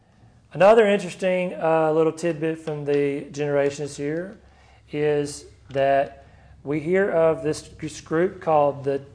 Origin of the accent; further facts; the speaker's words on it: Oxford, Alabama, United States; I grew up in Oxford, Alabama, and it had a name before. The name was Lickskillet.